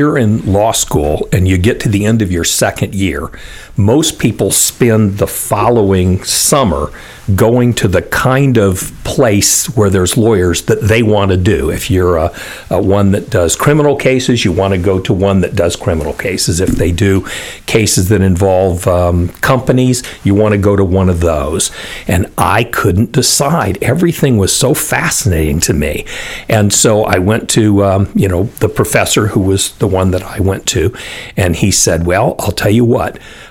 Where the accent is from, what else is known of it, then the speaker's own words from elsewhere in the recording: Phoenix, Arizona, United States; She was from Tucson and I was from Phoenix.